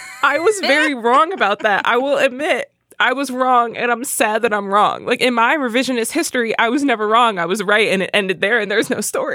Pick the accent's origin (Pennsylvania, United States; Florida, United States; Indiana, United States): Pennsylvania, United States; Philadelphia; and we all know I'm from Philly